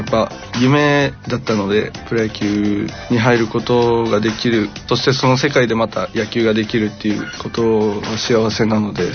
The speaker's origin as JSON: {"language": "Japanese", "region": "Okinawa", "country": "Japan", "tie": "born or raised there", "said": "地元が沖縄っていうのもあって、キャンプをよく見に行ってたんですけど"}